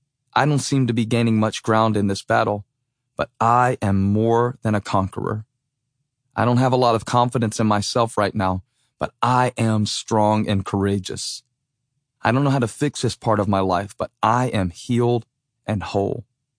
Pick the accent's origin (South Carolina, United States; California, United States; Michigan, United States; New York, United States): South Carolina, United States; Moncks Corner; You might say it is an affront to the game of t-ball I grew up loving on the Monk's Corner, South Carolina rec fields